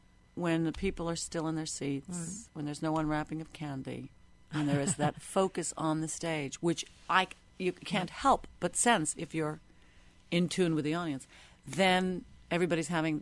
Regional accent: Long Island, New York, United States; And I was lucky that I was from Long Island and made several trips into New York City and lived in the city a year before I went to Juilliard.

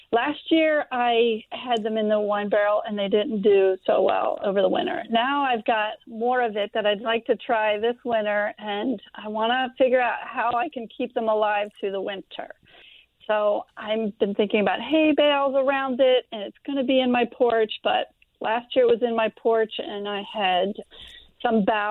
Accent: Fort Washington, Pennsylvania, United States; Yeah, I'm from Fort Washington, Pennsylvania, and I have a question about prickly pear.

